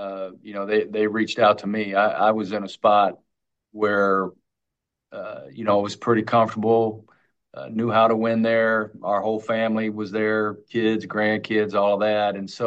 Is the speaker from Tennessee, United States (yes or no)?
no; Champaign, Illinois, United States; then coming back to Southern Illinois, which Jamie and I are both from Illinois. She's from Decatur. I'm from Champaign.